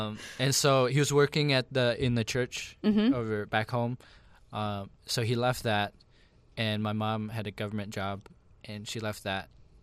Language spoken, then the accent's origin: English; China; also born or lived in India; growing up in China, I attended an international American school